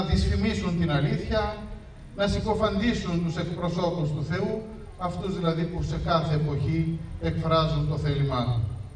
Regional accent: Central Macedonia, Greece; εγώ που έρχομαι από την Κεντρική Μακεδονία, από την Πιερία συγκεκριμένα

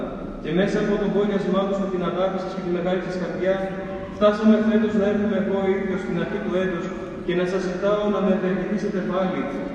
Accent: Agrinio, Western Greece, Greece; Είναι ο πρώτος μου πνευματικός πατέρας από τα παιδικά μου χρόνια στο Αγρίνιο

